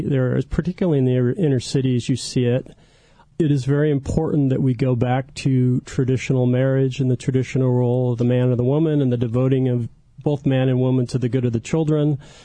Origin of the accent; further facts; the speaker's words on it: Long Beach, California, United States; Yes, I grew up in Long Beach. I was born and raised Catholic.